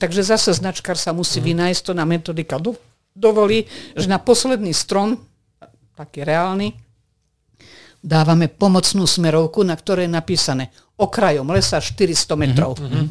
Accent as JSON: {"language": "Slovak", "town": "Zvolen", "region": "Banská Bystrica Region", "country": "Slovakia", "said": "keďže ja som zo Zvolena a aj značkujem aktívne v regióne Zvolen"}